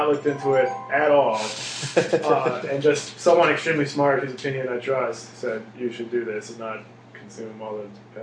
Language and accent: English; Kirkwood, Missouri, United States; I grew up in Kirkwood. I went to John Burroughs, an elite private high school.